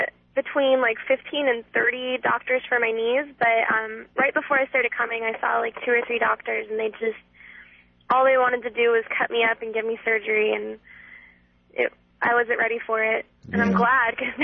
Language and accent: English; New Jersey, United States; Okay, well, I'm from New Jersey, and I'm 21, and I go to school at Azusa Pacific for psychology